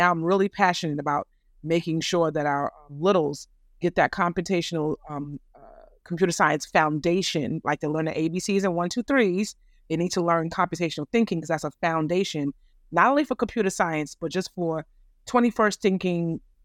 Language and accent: English; New York, United States; moved away as an adult; I started I'm born and raised in New York.